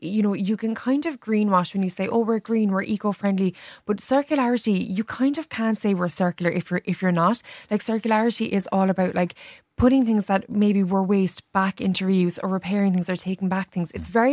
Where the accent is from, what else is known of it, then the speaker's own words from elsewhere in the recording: Mallow, Munster, Ireland; my hometown of Mallow